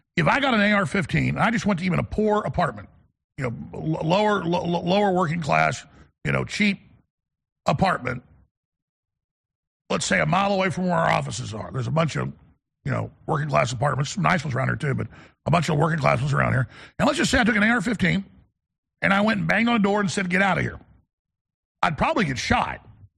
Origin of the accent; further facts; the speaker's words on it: Dallas, Texas, United States; You know, I grew up in Dallas, and we would go, even in middle school with the older kids, and drive to South Dallas